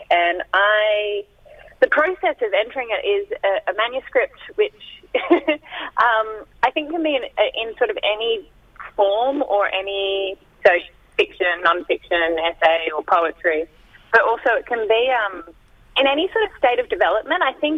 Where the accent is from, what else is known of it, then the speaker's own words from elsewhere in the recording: New South Wales, Australia; now in Sydney, Australia; So my mob's Wiradjuri, so central New South Wales. We're from the Murrumbidgee, so down south. So beautiful freshwater country. But I live in Sydney on Gadigal country at the moment. And yeah